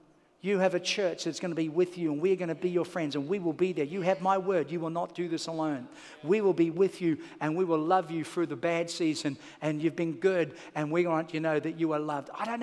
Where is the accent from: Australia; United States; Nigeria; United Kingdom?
Australia; Where are you from? I'm from Australia.